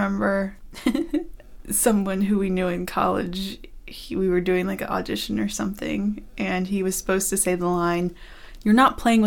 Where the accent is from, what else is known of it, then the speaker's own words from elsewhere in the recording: North Carolina, United States; and we are also from North Carolina, is what you might know that Michael Jordan is also from, and his father was murdered not that far from where we lived.